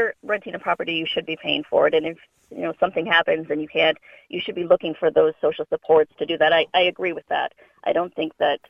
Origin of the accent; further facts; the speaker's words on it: United States; It's kind of odd to me as an American